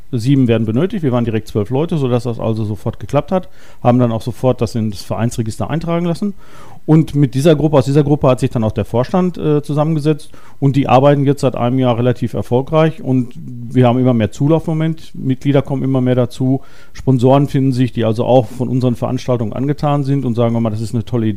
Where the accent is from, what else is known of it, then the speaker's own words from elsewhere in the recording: Hesse, Germany; Ich bin hier in Hessen im Dorf geboren, ich bin hier getauft, ich habe hier geheiratet in der Kirche, ich lebe hier im Dorf, bin jetzt 54 Jahre alt und seitdem habe ich Hessen nie verlassen.